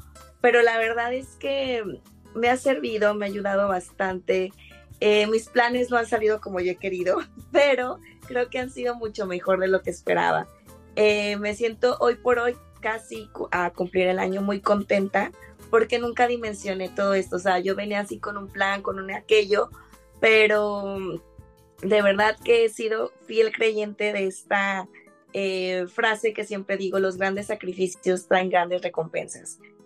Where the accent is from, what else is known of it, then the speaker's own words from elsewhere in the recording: Mexico; moved away as an adult; now in Ireland; yo soy mexicana, ya en 13 días, para ser exactos, cumplo un año acá.